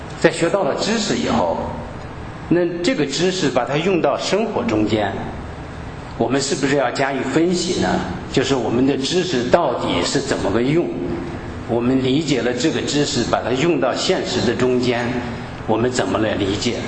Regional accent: China; 但是我们中国人呢喜欢把这个 because 放在前边。

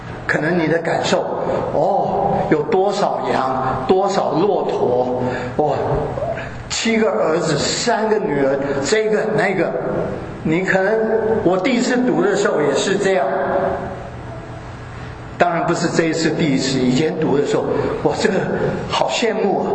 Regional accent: China; 可是我们中国人的家庭呢，这种情况就少多了。

